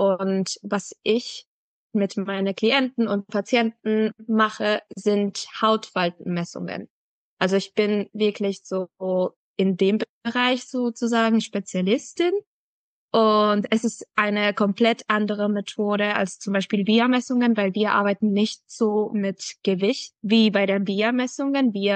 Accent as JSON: {"language": "German", "country": "Venezuela", "second_language": "German", "moved": "as an adult", "lives_now": "Germany", "said": "Ich komme ursprünglich aus Venezuela, also Lateinamerika. Und dann bin ich umgezogen hier, um mein Studium in Ernährungswissenschaften zu machen."}